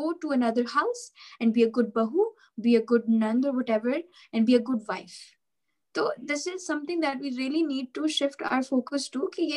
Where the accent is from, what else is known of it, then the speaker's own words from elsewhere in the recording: Peshawar, Khyber Pakhtunkhwa, Pakistan; I am from KPK. I am from Peshawar. I come from, I'm from a Pathan background.